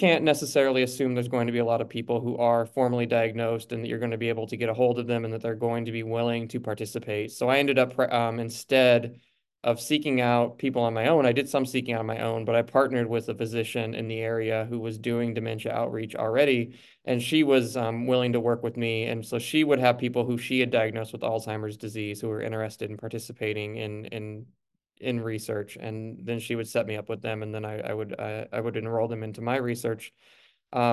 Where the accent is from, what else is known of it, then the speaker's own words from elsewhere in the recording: Oregon, United States; moved away as an adult; now in Boston, United States; I am from Oregon.